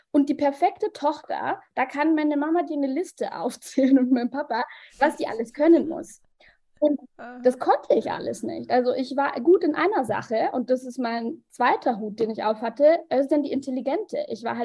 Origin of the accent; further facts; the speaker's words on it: Bavaria, Germany; Und ich bin mit meinen Eltern aufgewachsen hier in Bayern